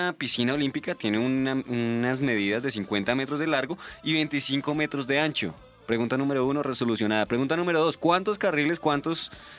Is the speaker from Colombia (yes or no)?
yes; Colombia; Digamos, esas son otras ventajas que nosotros tenemos como colombianos.